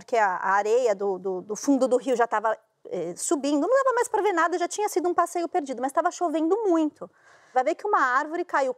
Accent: São Paulo, Brazil; eu sou de São Paulo, né?

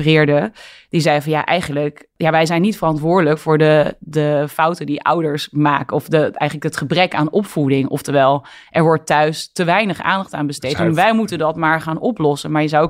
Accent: Zeeland, Netherlands; Toen ben ik opgegroeid in Zeeland.

